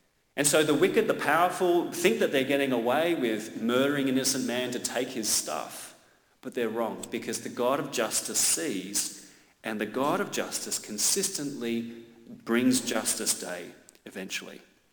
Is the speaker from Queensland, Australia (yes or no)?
no; Melbourne, Victoria, Australia; I'm from Melbourne, I live in Melbourne